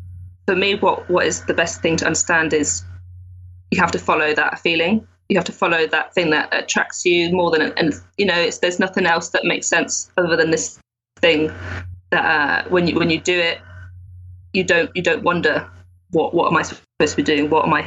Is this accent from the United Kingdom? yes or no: yes; South West England, United Kingdom; now in London, United Kingdom; I'm living in London now. I'm not originally from here. I'm from the West Country, you know, like near Stonehenge and stuff. So I moved to London for university and I'm living here.